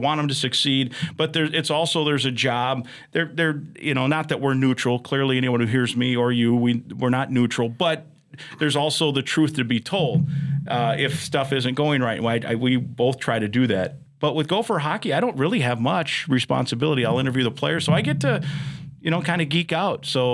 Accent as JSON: {"language": "English", "region": "Iowa", "country": "United States", "said": "I'm from Iowa. I did work in St. Louis and I did cover the Blues"}